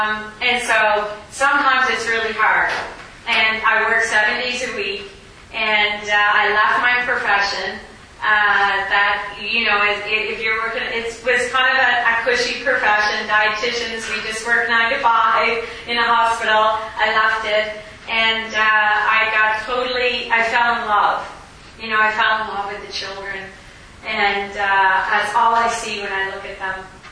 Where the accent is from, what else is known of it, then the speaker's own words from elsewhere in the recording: Nova Scotia, Canada; I'm going to be 60 this year, growing up in Cape Breton, you had to work very hard. There wasn't a lot of time to have a childhood because there's a farm